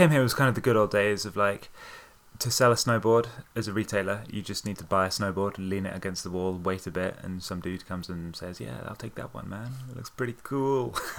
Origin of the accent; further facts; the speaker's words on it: United Kingdom; From in the UK where I grew up, which you could probably hear in my accent, right? I lived in the UK for years